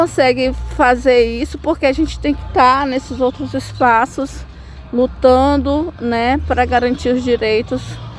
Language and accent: Portuguese; Amazon, Brazil; contextos ribeirinhos como na Amazônia, que eu sou da Amazônia, contextos extrativistas